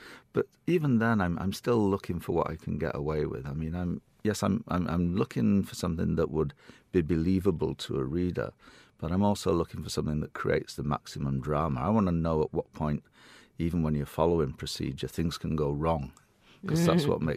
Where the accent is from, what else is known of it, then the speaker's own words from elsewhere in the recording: Leeds, Yorkshire and the Humber, United Kingdom; moved away as an adult; No, I was born in Leeds, and I grew up in Leeds. So I didn't go to Canada until my mid-20s for graduate studies.